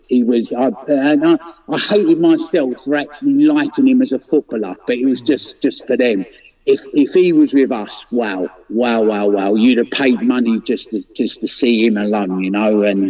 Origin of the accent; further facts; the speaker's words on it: Romford, London, United Kingdom; I grew up around Romford, and that's a real, real West Ham stronghold.